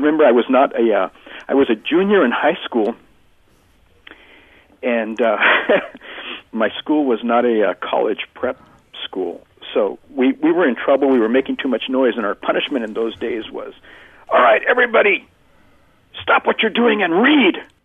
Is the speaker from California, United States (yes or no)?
no; Arizona, United States; as a kid, you think, well, man, that's just all made up. Because I was living in the desert. There's no snow and there's no kings. No king of Arizona